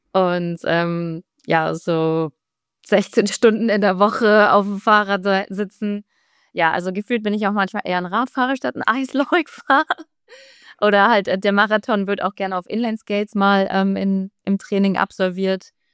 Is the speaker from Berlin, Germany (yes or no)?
yes; Berlin, Germany; Ich komme aus Berlin